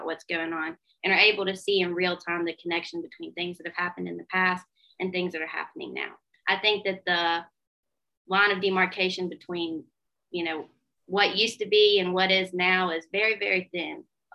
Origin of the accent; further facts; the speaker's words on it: Appalachia, United States; because I'm from this area. I'm from Appalachia. And I grew up thinking that the only way that I could succeed was to leave.